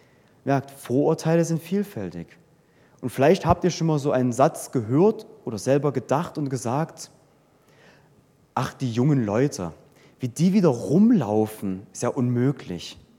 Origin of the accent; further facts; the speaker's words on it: East Germany, Germany; Ich komme aus dem Osten. Das merke ich immer noch.